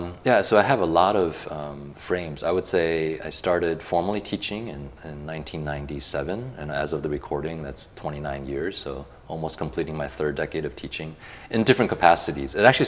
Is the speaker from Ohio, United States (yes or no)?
no; Chicago, Illinois, United States; now in Taiwan; I grew up in the States, Western education, mostly in Chicago, and then we moved back to Taiwan.